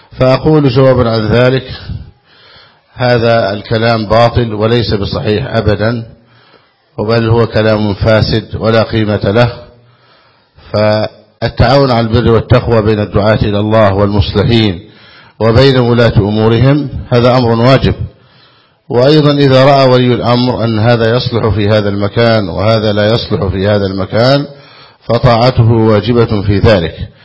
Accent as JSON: {"language": "Arabic", "country": "Egypt", "said": "نسأل الله جل وعلا أن يحفظ بلدنا مصر أمنا أمانا"}